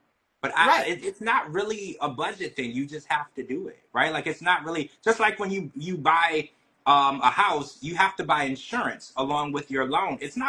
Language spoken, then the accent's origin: English; the South, United States; Because where I'm from, I grew up in the South, spaghetti has a lot more ingredients than that.